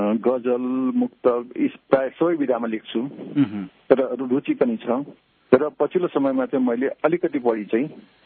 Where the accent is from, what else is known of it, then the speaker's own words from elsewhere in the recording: Madi, Koshi Province, Nepal; र मेरो जन्मस्थान चाहिँ माटी नगरपालिका सङ्खुवा सभा हो।